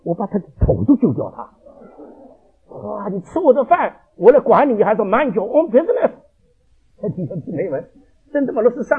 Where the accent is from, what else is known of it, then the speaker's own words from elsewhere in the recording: China; 我们中国人最会做生意的嘛